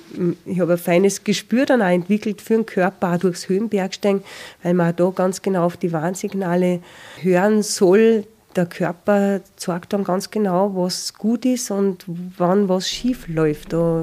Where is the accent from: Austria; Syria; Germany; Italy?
Austria; Spital am Pyhrn, Upper Austria; weil wir von Spital am Bürn, wo ich aufgewachsen bin, gleich drüben waren im Gesäuse in der Steiermark